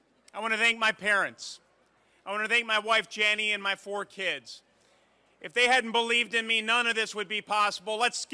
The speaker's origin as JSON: {"language": "English", "region": "Indiana", "country": "United States", "tie": "born or raised there", "said": "You know, when I grew up here in Indiana, my dad used to tell me almost every day that if I dream really big, if I worked really hard, good things would happen."}